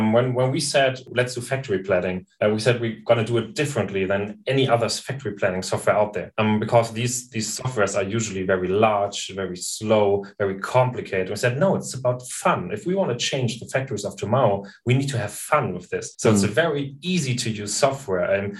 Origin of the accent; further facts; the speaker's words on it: Flensburg, Schleswig-Holstein, Germany; moved away as an adult; I moved 600 kilometers away from Flensburg to Aachen to study there.